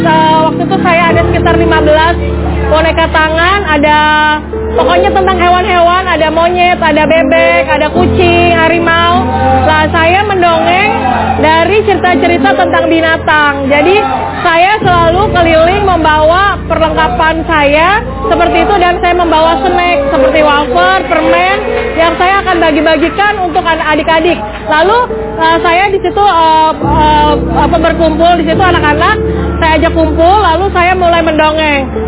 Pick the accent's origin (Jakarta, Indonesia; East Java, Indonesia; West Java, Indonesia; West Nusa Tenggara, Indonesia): Jakarta, Indonesia; born there; Saya lahir di Jakarta tanggal 4 April tahun 1982.